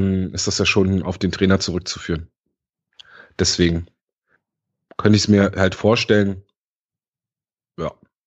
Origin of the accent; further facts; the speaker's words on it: Berlin, Germany; als Berliner, als Ostberliner